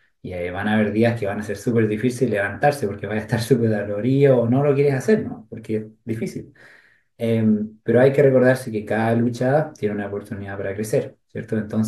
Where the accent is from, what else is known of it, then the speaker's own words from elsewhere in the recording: Chile; más que nosotros como somos chilenos